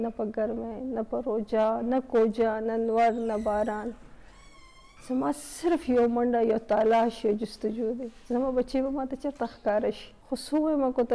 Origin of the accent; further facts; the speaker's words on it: Pakistan; زه مسلمان یم زما صرف دا قصور دی چې زه پاکستانی زما صرف دا قصور دی چې زه پښتون یم